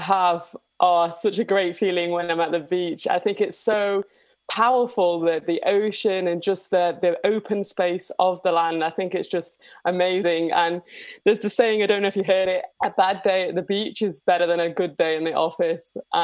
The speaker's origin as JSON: {"language": "English", "town": "Manchester", "region": "North West England", "country": "United Kingdom", "tie": "born or raised there", "said": "I grew up in South Manchester, so that's not that close to the beach."}